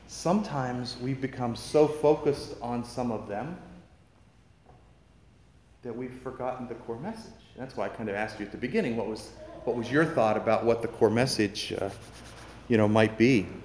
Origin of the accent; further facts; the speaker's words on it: United States; because I'm an American, and we forget, this world is not my home